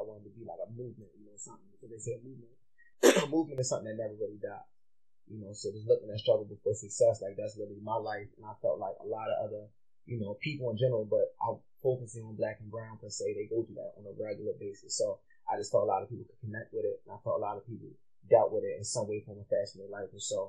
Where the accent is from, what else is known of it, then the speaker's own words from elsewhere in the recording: Baltimore, Maryland, United States; Growing up in Baltimore, I didn't hang around anybody that made over, you know, nowhere anywhere near $1 million.